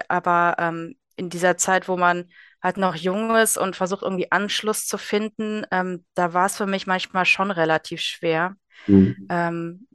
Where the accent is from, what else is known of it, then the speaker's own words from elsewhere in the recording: Dortmund, North Rhine-Westphalia, Germany; Ja. Ich komme aus Dortmund, genau.